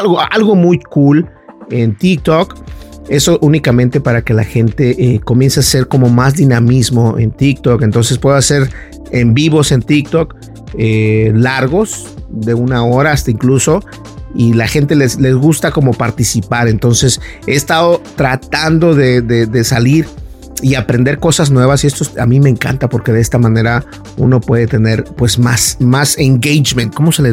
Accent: Mexico; los mexicanos sabemos lo que es una cajeta.

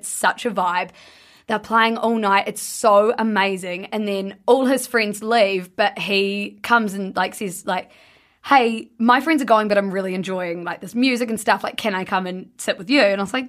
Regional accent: New Zealand; the piano dudes had said I was from New Zealand.

